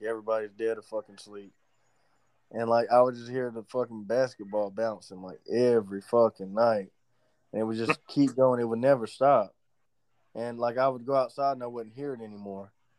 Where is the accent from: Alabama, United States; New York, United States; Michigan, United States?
Alabama, United States; Well, no, I mean, you know, we're from Alabama.